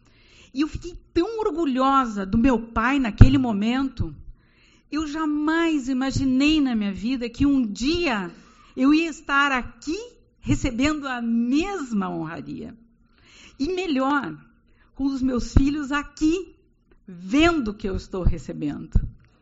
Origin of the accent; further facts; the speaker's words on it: Santana do Livramento, Rio Grande do Sul, Brazil; now in Uruguaiana, Brazil; Sou de Santana do Livramento. Quando vim para Uruguaiana, vim a contragosto.